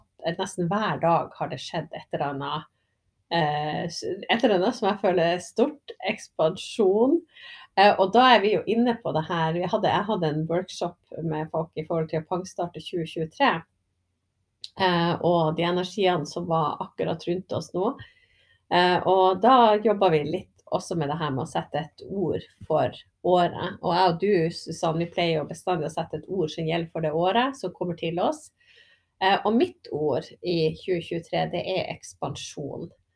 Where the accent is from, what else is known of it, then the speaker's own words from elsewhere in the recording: Oslo, Norway; jeg kommer fra Oslo